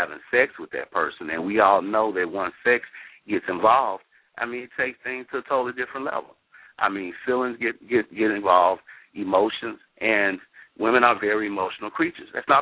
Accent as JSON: {"language": "English", "town": "Memphis", "region": "Tennessee", "country": "United States", "tie": "born or raised there", "said": "I was raised in South Memphis, in the hood, but my dad wasn't in the home for after a certain period, but he was a politician."}